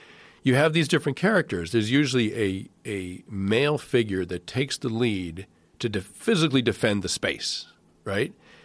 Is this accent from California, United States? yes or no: no; Massachusetts, United States; I grew up in Massachusetts and I get it, you know?